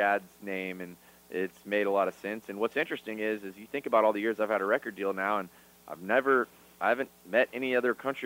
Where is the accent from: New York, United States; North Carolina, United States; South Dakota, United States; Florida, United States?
Florida, United States; Haines City; Haines City, Florida. We're all Floridians.